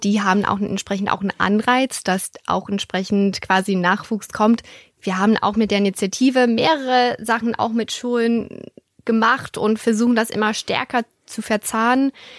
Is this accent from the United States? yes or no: yes; United States; Ich komme ursprünglich aus den USA.